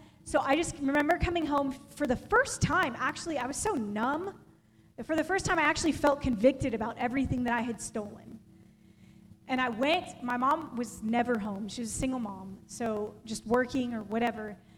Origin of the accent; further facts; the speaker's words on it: California, United States; I was raised in California. I was not raised in the South. I am such a Georgia poser. I love Georgia. I love grits, but I am from California.